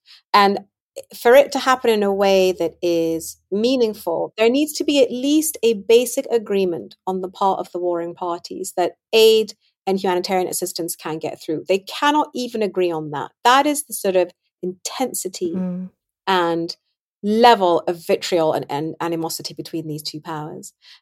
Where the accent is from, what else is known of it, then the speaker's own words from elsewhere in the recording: Sudan; My recollection of growing up in Sudan was that it was just really off the beaten path politically.